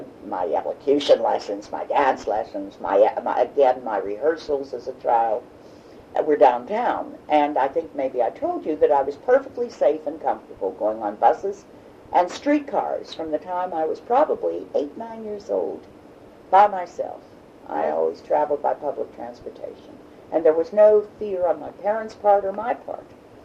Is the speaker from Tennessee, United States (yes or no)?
no; Pittsburgh, Pennsylvania, United States; Yes, well, I grew up in Oakland.